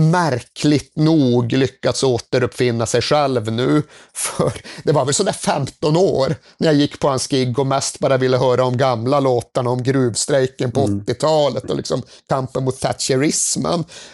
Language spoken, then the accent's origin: Swedish; Sweden; För Sverige på 90-talet, tonårskulturen, i alla fall där jag växte upp